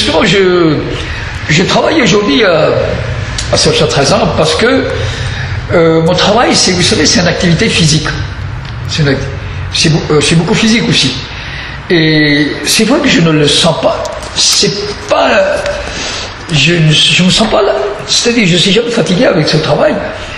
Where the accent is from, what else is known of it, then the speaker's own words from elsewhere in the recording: Rawalpindi, Punjab, Pakistan; French is a second language; J'étais au Pakistan quand j'étais enfant. Dans mon pays, au Pakistan, je suis né à Rawalpindi, la ville de Rawalpindi, où je suis né d'ailleurs.